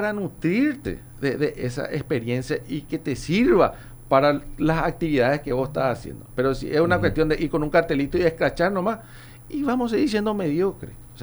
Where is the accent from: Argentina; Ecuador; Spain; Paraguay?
Paraguay